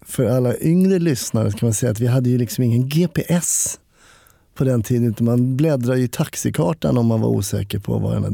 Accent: Stockholm, Stockholm County, Sweden; jag är ju uppvuxen i Stockholm

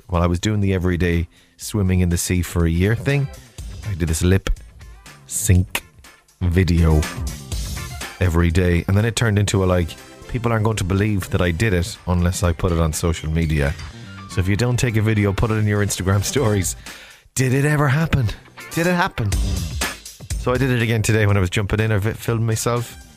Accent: Ireland; Because we're Irish.

